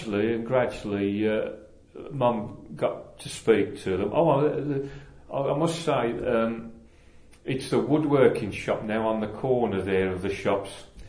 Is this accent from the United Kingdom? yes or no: yes; Kingstanding, West Midlands, United Kingdom; born there; these people saw this family moving in from Aston, not knowing I was born in Kingstanding.